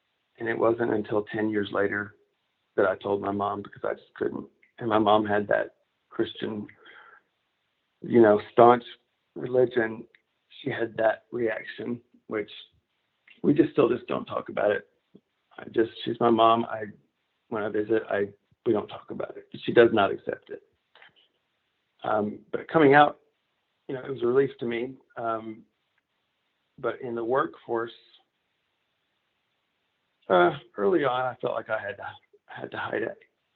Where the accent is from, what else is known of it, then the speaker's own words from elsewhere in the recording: Arkansas, United States; I'm from Arkansas, born and raised, Southern Baptist family